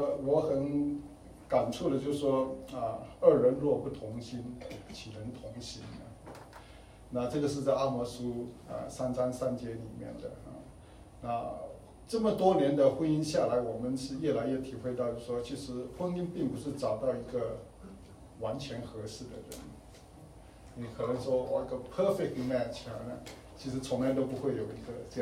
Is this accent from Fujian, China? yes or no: yes; Fujian, China; 我是福建人他是四川人。那福建人，特别我们闽南的